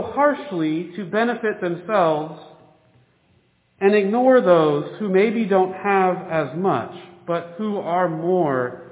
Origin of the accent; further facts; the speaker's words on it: Midwest, United States; I'm a Midwesterner, so I think I'm supposed to love sourdough.